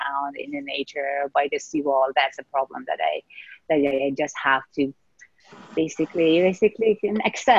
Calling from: Vancouver, British Columbia, Canada; Vancouver.

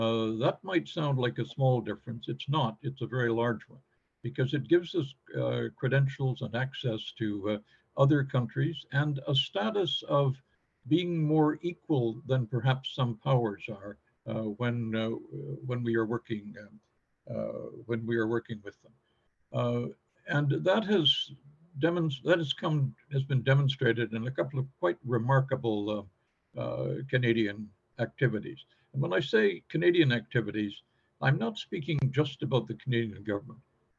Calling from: London, United Kingdom; I'm speaking today from London in the UK, so at a slightly different time than you all are.

